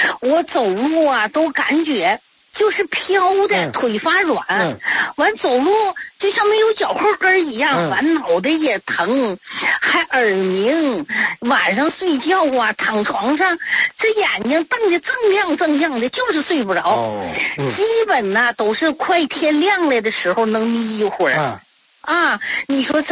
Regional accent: Qiqihar, Heilongjiang, China; 我家是齐齐哈尔的。

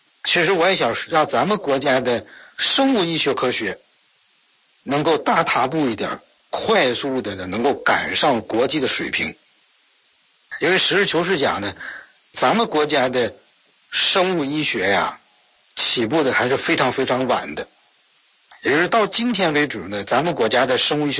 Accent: China; 所以我们中国人骨子里认为什么呢

